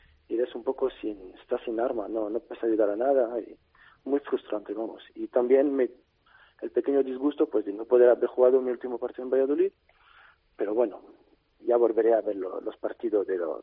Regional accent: France; Spanish is a second language; Suena raro siendo francés que diga eso, pero bueno, es el club con quien más me identifico.

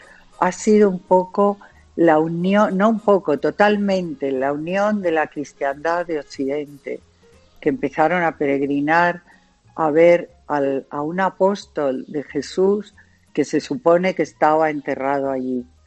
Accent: Castile and León, Spain; a mí me apetecía León, yo soy leonesa y quería pasar por esas tierras

